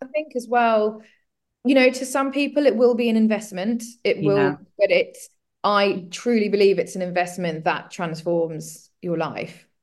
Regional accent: South Africa; also born or lived in Zimbabwe; So I actually grew up in Africa. So I grew up in South Africa, and then I lived in Zimbabwe.

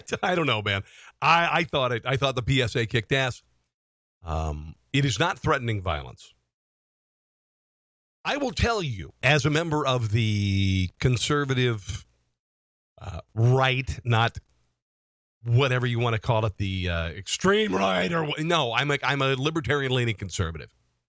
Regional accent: Iowa, United States; also born or lived in Omaha, Nebraska; Omaha, my hometown, brother. Thanks for checking it out, Patrick. I'm actually originally from Omaha, Nebraska. Grew up in Southwest Iowa, so glad to have you.

